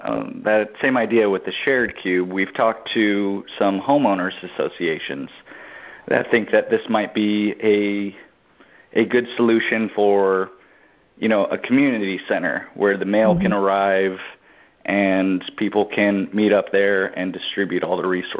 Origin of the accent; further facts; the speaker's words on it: California, United States; You know, as a Californian, we may not get the hurricanes, but we get everything else.